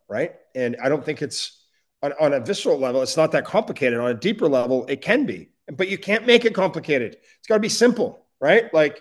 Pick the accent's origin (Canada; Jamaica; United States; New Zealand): Canada; as a Canadian